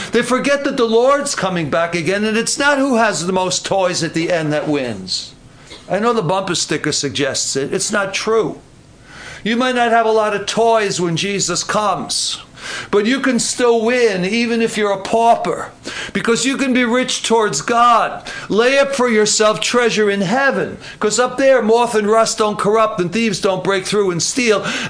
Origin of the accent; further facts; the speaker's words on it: New York City, New York, United States; he said he was a little bit afraid of me when he heard I was from New York City